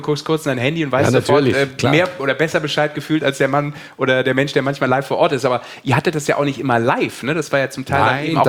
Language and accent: German; Düsseldorf, North Rhine-Westphalia, Germany; als Düsseldorfer